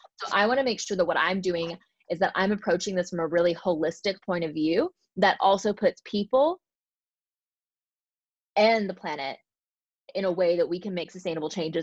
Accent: Arkansas, United States; So I'm from Arkansas, which is not the most progressive state in America.

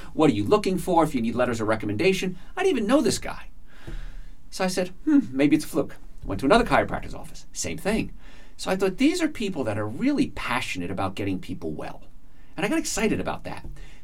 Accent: Carlstadt, New Jersey, United States; growing up in Calstead, New Jersey, which is the home of the Yoo-Hoo factory. That's our claim to fame. So I grew up in New Jersey, in a typical small town.

